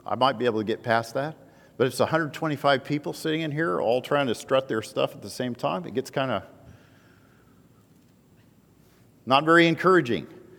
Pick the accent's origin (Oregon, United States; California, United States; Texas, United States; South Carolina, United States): Oregon, United States; born there; And it's because I was born in Oregon, in the renegade colony of the United States of America.